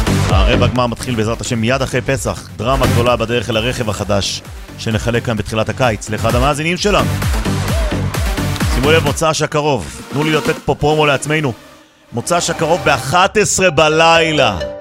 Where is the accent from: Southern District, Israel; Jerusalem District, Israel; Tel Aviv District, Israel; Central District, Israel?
Jerusalem District, Israel; Jerusalem; עזוב, אנחנו ירושלמים